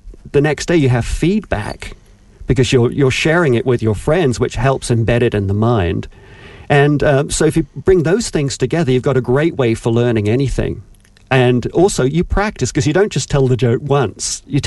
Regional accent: England, United Kingdom; growing up in England, with the idea was you're either creative or you're not

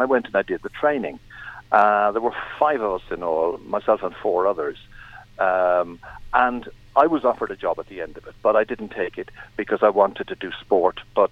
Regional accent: Cork, Munster, Ireland; The end result was I was basically growing up in Douglas, and to all intents and purposes, I was the only child in the house.

